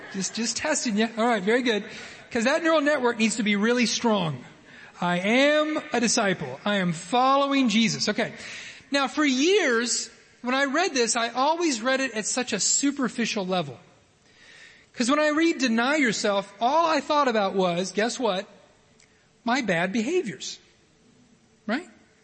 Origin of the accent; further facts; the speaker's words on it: Oklahoma, United States; I'm not from Greece. I'm from Oklahoma. We don't speak a lot of Greek in Oklahoma.